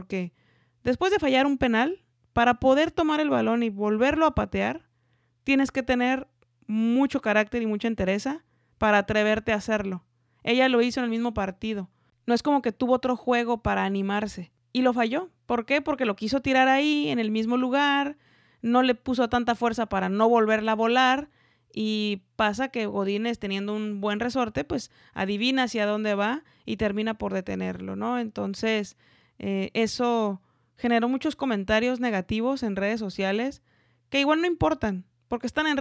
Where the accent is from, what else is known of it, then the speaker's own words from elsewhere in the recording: Mexico; soy mujer, soy mexicana